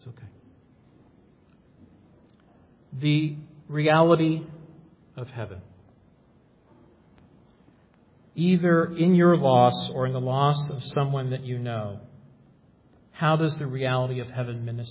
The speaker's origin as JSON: {"language": "English", "town": "Cleveland", "region": "Ohio", "country": "United States", "said": "I'm from Cleveland. We may never win the World Series."}